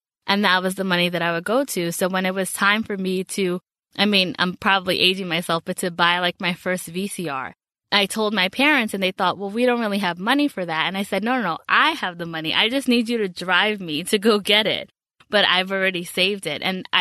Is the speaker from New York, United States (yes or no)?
yes; New York, United States; So I grew up in the Bronx in New York, so big up to the BX.